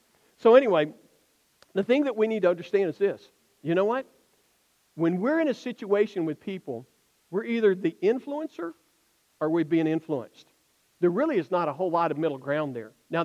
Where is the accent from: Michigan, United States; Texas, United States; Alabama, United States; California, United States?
Alabama, United States; moved away as an adult; I moved here in 1985 from Alabama.